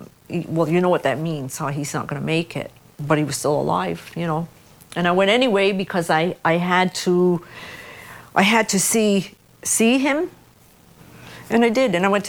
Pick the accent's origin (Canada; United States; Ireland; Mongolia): Canada; Kahnawake, Quebec; I say, oh, well, we're Indians. We're from Ganawaga, and this is how we wash our clothes over there